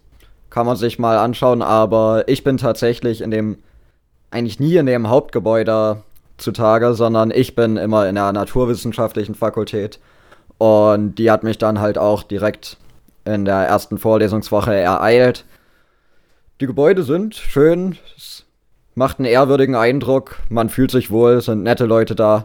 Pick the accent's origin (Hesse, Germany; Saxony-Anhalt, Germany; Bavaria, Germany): Saxony-Anhalt, Germany; ich komme nicht direkt aus Halle, sondern auch aus dem Umland